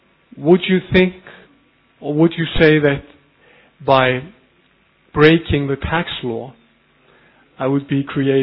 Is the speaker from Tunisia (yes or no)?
no; Iceland; I come from Iceland.